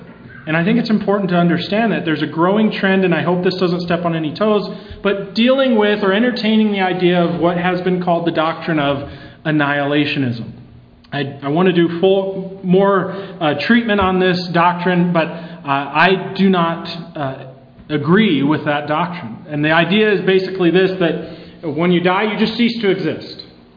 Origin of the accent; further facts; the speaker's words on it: Utah, United States; this passage has always resonated with me, being born and raised in Utah.